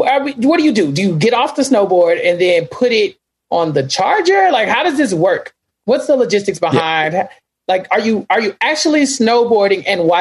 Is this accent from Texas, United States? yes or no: yes; Texas, United States